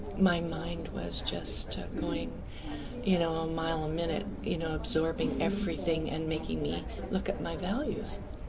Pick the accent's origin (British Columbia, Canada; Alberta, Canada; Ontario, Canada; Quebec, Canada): Alberta, Canada; Well, I came from farm people from Alberta, Protestant, very narrow-minded, white culture